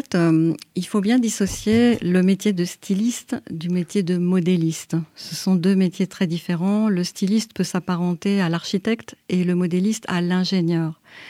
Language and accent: French; Paris, Île-de-France, France; born there; Je suis née à Paris dans une famille de femmes ouvrières qui tiraient l'aiguille dans les ateliers de couture à l'époque.